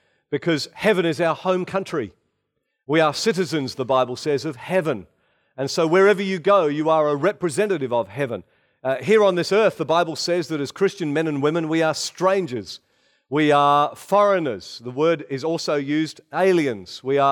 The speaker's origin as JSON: {"language": "English", "country": "Australia", "said": "You know, we're from Australia"}